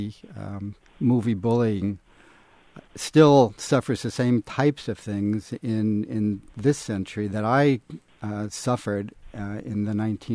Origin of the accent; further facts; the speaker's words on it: New York City, New York, United States; also born or lived in Los Angeles; I grew up both in New York City and in Los Angeles in the 1950s and 1960s